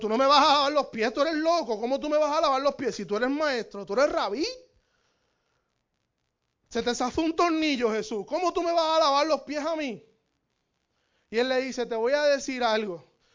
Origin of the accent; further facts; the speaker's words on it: Bayamón, Puerto Rico; Somos medios trampositos ahí, buscamos como que la vueltita, como buenos boricuas de Bayamón.